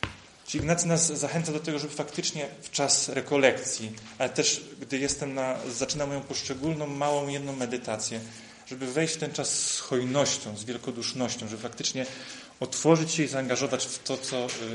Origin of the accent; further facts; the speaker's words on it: Kalisz, Greater Poland Voivodeship, Poland; Pochodzę z Kalisza.